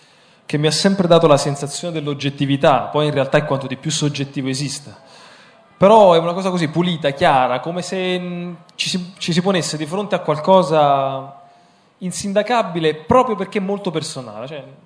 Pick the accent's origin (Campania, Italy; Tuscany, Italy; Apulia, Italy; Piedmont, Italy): Campania, Italy; per i non campani che sono qui, la mozzarella è buona quando ti lascia in bocca, almeno così si diceva dalle mie parti